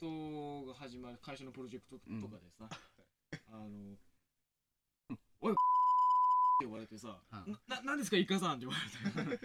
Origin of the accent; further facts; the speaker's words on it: Sapporo, Hokkaido, Japan; 私のね、地元札幌じゃないんですけど、